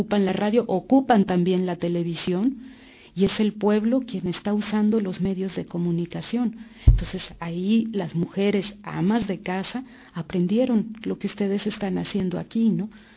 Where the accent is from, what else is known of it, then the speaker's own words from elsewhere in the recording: Mexico; Allá en mi país, por ejemplo, cuando se dio la Asamblea Popular de los Pueblos de Oaxaca, ese movimiento tan fuerte de resistencia que hubo